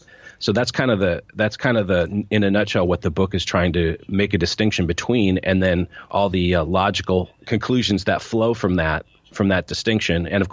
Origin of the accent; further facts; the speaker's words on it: Minnesota, United States; But no, I was raised in actually in Minnesota, which is in the northern United States, in very Scandinavian background.